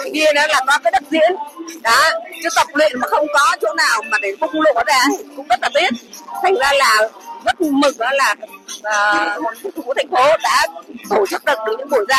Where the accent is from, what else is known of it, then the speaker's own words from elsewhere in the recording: Northern Vietnam, Vietnam; born there; do mình là sinh ngoài Bắc, thành ra là ra ngoài Bắc là cũng có nhiều đội